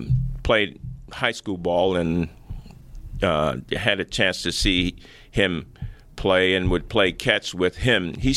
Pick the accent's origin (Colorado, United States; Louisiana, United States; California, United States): Louisiana, United States; Shreveport; born there; I was born in Shreveport, yes.